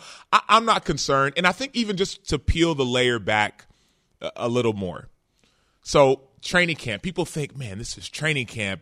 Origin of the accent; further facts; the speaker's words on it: Dallas, Texas, United States; I grew up in Dallas.